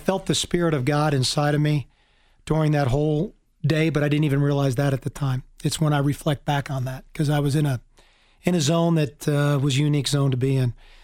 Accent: Pine Brook, New Jersey, United States; A little town called Pine Brook, New Jersey. They did have farms in New Jersey back then.

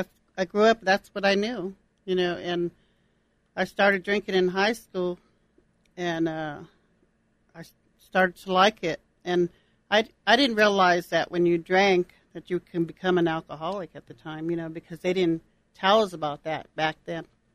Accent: Denver, Colorado, United States; Well, I grew up here in Denver, Colorado, and I'm a native, actually.

